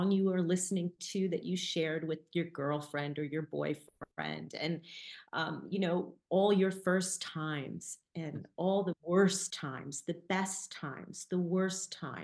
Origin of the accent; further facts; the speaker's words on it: New York, United States; when I think about the lifestyle of growing up on Long Island and how that influenced me, I spent a lot of time in the woods, by the water, swimming, daydreaming, hanging out in trees